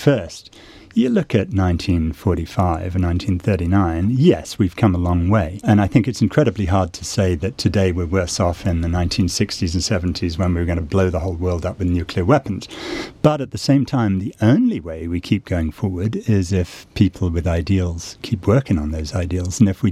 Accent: United States; By the way, I'm an American and I didn't vote for him.

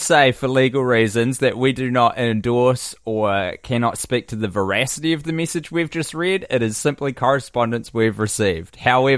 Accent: Canada; I am Canadian, and boy, do I love our sweet cheesy fries, gravy, love poutine.

